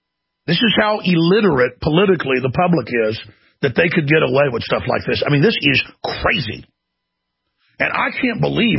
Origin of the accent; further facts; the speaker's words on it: United States; I'm not a communist. I'm an American.